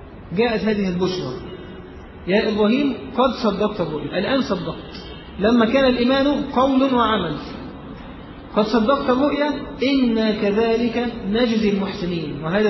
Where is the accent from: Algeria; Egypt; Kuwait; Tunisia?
Egypt; شوف الحرب التي توجد الآن في بلدنا مصر